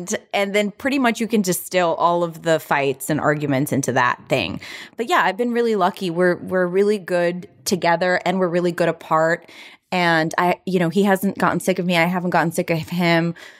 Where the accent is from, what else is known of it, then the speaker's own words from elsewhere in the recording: Florida, United States; My husband's from Iowa. I'm from Florida.